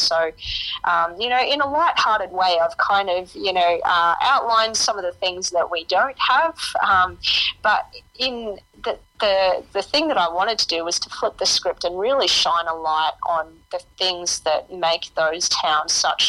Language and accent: English; Oberon, New South Wales, Australia; Oberon, it's a really small town of about 3,000 people up near Bathurst in the central west of New South Wales. And so, yeah, I grew up on a farm outside of town there